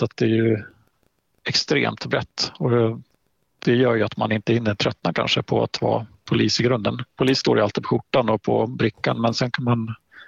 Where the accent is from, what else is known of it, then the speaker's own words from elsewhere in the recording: Halland County, Sweden; now in Östersund, Sweden; jag är en hallänning i grund och botten, född och uppvuxen på västkusten. Och jag hamnade här för kärlekens skull